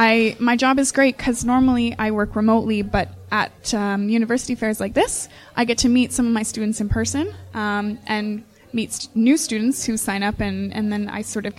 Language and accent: English; Ontario, Canada; also born or lived in England; So I'm from Ontario. I did my undergrad in Ontario and then went for my master's in England.